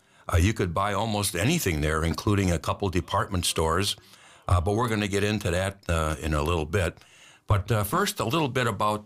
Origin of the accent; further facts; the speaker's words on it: Racine, Wisconsin, United States; We always enjoy sharing our memories of growing up in Racine during the 50s and 60s.